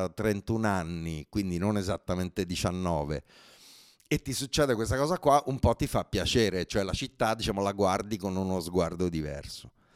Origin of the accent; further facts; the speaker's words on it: Rome, Lazio, Italy; now in Milan, Italy; io sono romano, sono andato a vivere a Milano nel 90